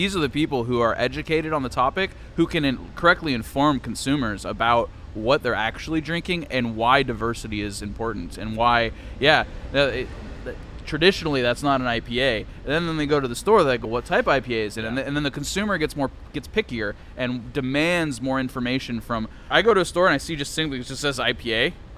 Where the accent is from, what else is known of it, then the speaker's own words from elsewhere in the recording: San Diego, California, United States; It reminds me of some of the pizza that I grew up eating in San Diego